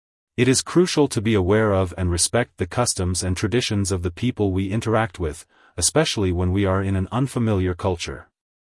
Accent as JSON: {"language": "English", "country": "United States", "said": "Being American, I am accustomed to eating with both of my hands."}